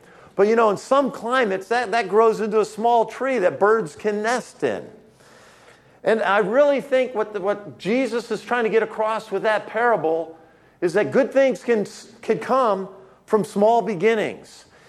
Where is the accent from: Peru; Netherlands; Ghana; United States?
Netherlands; I'm Dutch. I'm from Dutch parents